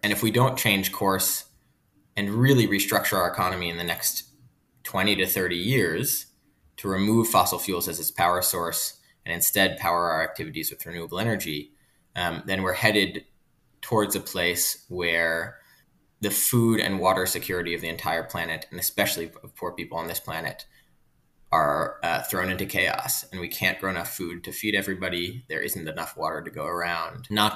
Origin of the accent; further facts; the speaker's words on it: New Jersey, United States; I grew up in New Jersey, where my father works as an oceanographer at Rutgers University